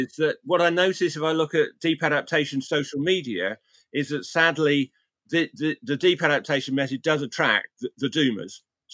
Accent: England, United Kingdom; You know, I'm involved in a project in my hometown in England around food security.

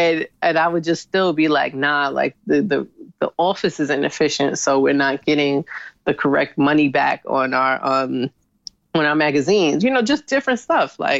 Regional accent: Harlem, New York, United States; And the other side to growing up in Harlem, all of that type of stuff, that is considered hobby.

